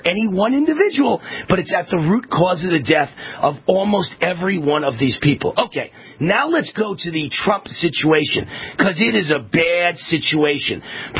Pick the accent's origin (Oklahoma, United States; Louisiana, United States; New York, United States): New York, United States; Mount Vernon; And by the way, I'm from Mount Vernon, New York. I'm one of the few famous white people ever from Mount Vernon, New York.